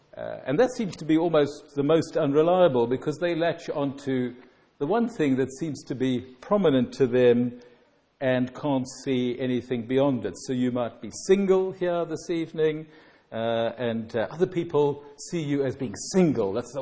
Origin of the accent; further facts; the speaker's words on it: South Africa; now in Ireland; I forfeited my South African citizenship when I became Irish. It contains my South African driver's license, which is no longer even valid in South Africa.